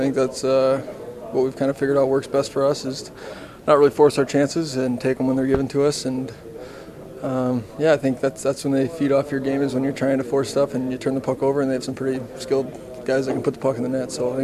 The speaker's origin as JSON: {"language": "English", "town": "Detroit", "region": "Michigan", "country": "United States", "tie": "born or raised there", "said": "I grew up in Detroit, he reminds me a lot of Lindstrom"}